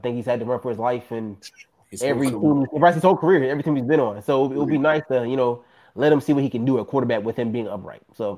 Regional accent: Charlotte, North Carolina, United States; Listen, I'm from Charlotte, North Carolina. So it brings me some pleasure to do this pick.

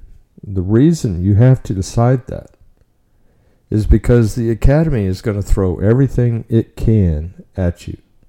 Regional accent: Oklahoma City, Oklahoma, United States; I was from Oklahoma City.

